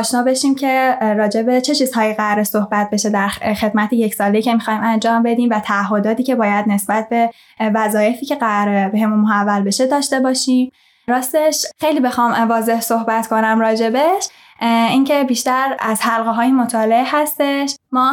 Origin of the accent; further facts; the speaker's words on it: Tehran, Tehran Province, Iran; moved away as an adult; من در شهر تهران به دنیا اومدم، بزرگ شدم و به خاطر اعتقاداتم به دیانت بهایی